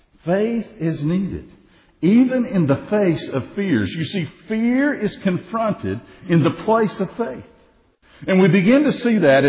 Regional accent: United States; Now, I grew up on the Tennessee River. I grew up on the waters.

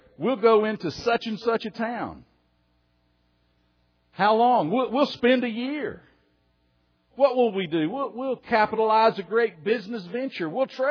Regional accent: Soddy-Daisy, Tennessee, United States; When I was growing up in Soddy Daisy, Tennessee, I would go out in the mornings often

